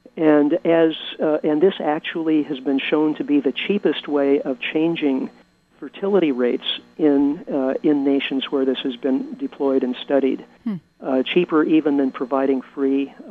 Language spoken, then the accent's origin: English; Midwest, United States; I am originally from the Midwest, so next time I'm back there